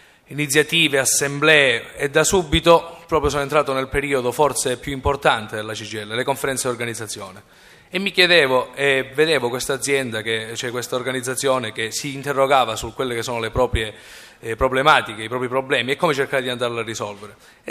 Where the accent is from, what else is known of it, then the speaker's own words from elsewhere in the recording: Catanzaro, Calabria, Italy; vengo da Catanzaro che fa parte del Granducato di Tunisi e quindi sono scuro